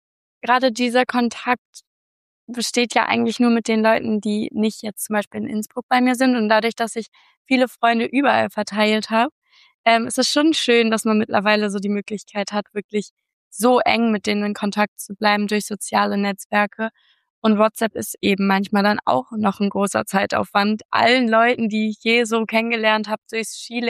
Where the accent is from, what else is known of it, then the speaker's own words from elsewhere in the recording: Hamburg, Germany; ich wohne in Hamburg, eine Stadt, oder nee, ich komme aus Hamburg, eine Stadt, in der sehr viele Influencer und bekannte Leute wohnen.